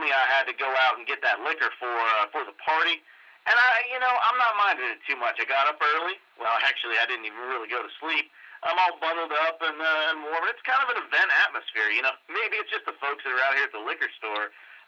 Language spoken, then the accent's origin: English; Ohio, United States; Actually, originally I'm from Ohio. You know, I come from Ohio, northeast Ohio, back in the, you know, kind of the Rust Belt area. But, you know, manufacturing dried up, and the family moved out here